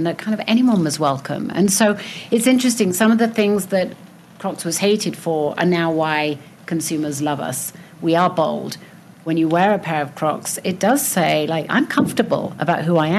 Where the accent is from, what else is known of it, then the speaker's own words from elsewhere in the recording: England, United Kingdom; And I grew up with it in England